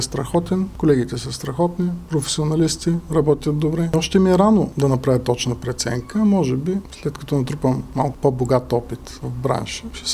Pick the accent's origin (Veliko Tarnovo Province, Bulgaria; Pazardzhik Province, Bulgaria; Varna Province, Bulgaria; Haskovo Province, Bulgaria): Haskovo Province, Bulgaria; Haskovo; Да, защото това е родния ми град.